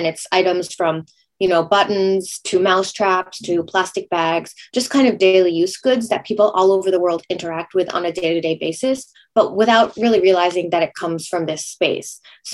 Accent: United States; as a Chinese American born and raised in the States

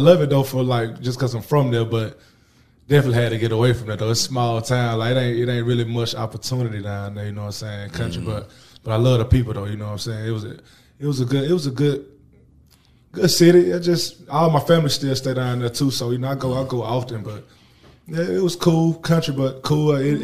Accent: Dublin, Georgia, United States; Yeah, I'm from Georgia. I'm from South Georgia, Dublin.

